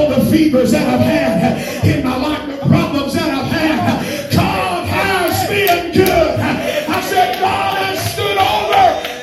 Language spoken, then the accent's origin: English; Oildale, California, United States; I grew up in Oildale. We didn't have bed frames. They were on those milk crates.